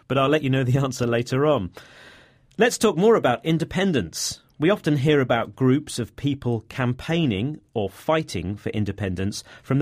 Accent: England, United Kingdom; Of course, being an Englishman, I know who's best.

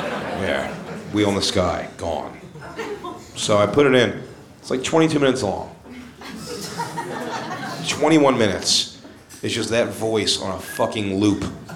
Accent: Philadelphia, Pennsylvania, United States; ex-girlfriend when I grew up in Philadelphia.

